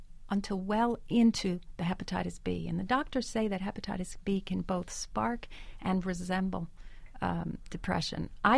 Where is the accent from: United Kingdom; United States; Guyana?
United States; Connecticut; both of us grew up Italian-American. I grew up in Connecticut, John in Jersey City.